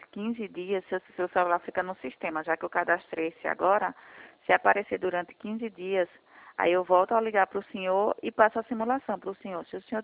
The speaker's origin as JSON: {"language": "Portuguese", "town": "Recife", "region": "Pernambuco", "country": "Brazil", "said": "eu sou de Recife."}